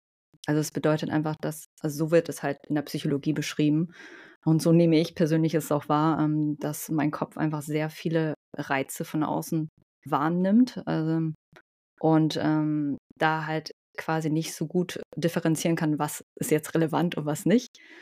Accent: Hamburg, Germany; Ich komme aus Hamburg, habe den Großteil meines Lebens hier in Hamburg verbracht. Sitze hier gerade im Homeoffice in wunderschönen Bahrenfeld.

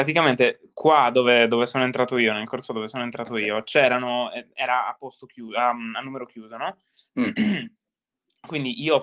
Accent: Sardinia, Italy; moved away as an adult; io me ne sono andato dalla Sardegna, me ne sono andato da casa, sono andato a vivere da solo grazie all'università

